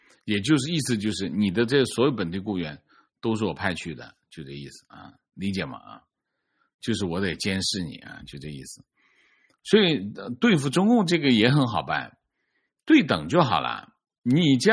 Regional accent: China; 情况我老家四线城市，城乡结合部，每天能看到很多60到80多的老人捡垃圾

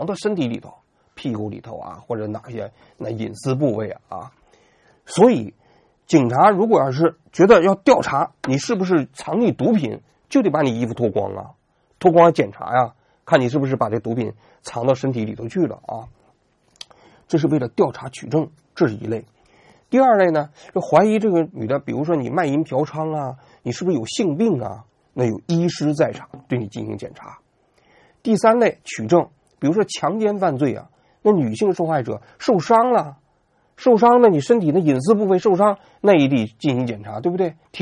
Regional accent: China

